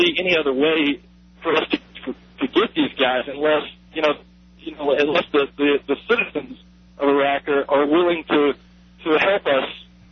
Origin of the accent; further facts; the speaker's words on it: Selma, Alabama, United States; moved away; I'm from Selma, Alabama, and I moved out here a while back during the dot-com boom. And so if I sound kind of like a hick, yeah, that's what's going on.